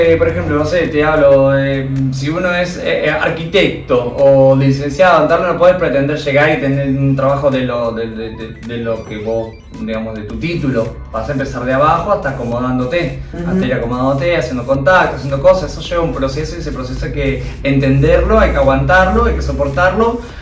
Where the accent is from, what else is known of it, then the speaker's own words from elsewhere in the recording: Argentina; Por la gente, por los afectos, por supuesto, porque soy de acá. Bien. Porque es mi tierra.